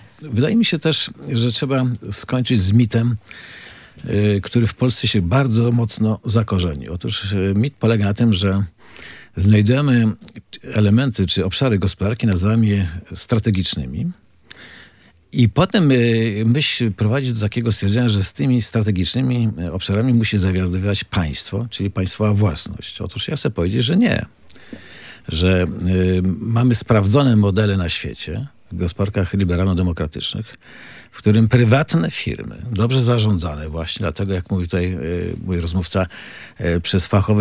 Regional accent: Pomeranian Voivodeship, Poland; nie dlatego, że jesteśmy z Pomorza i nam brakuje tego tutaj podmiotu

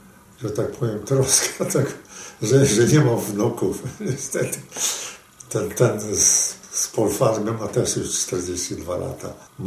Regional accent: Zelva, Grodno Region, Belarus; Urodziłem się w Zelwie, to jest obecnie Białoruś, województwo białostockie, powiat wołkowyski. W Zelwie skończyłem szkołę powszechną i w 1939 roku, jak weszli Rosjanie, to przenieśliśmy się

